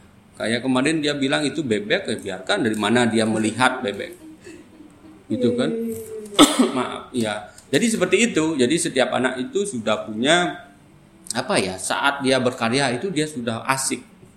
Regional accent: Bali, Indonesia; karena saya memang dari Bali jadi kan tahu ya gitu.

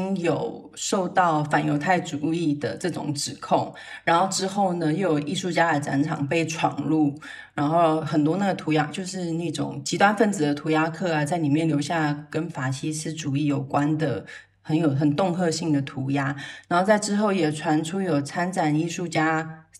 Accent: Taiwan; 譬如在我们来自台湾

